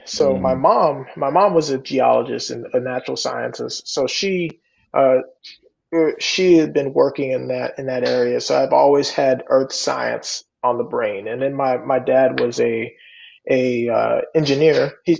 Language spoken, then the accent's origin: English; New Orleans, Louisiana, United States; I'm originally born and raised in New Orleans. So by the time I was around that 12, 13 age, we had a little known storm called Hurricane Katrina.